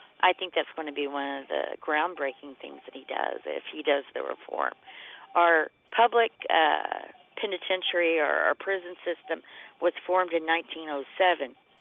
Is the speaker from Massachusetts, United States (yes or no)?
no; Oklahoma, United States; I'm from Oklahoma, and we are number one in the world for female incarceration.